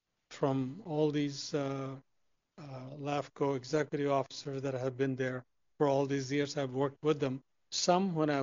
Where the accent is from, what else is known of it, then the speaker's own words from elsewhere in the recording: Ventura, California, United States; As you know, I am from Ventura. I have lived here for 50 years.